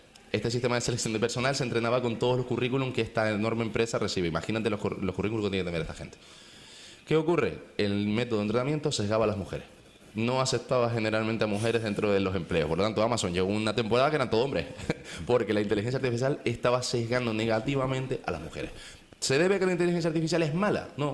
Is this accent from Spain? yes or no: yes; Spain; Somos españoles, tenemos seguridad social, tenemos el médico